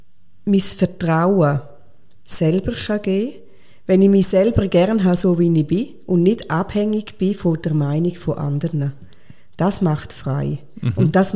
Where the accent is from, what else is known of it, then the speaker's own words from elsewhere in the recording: Switzerland; Es könnte ja sein, dass ich an einem Bauernhof vorbeikomme, also was in vielen Tageswanderungen bei uns in der Schweiz der Fall ist.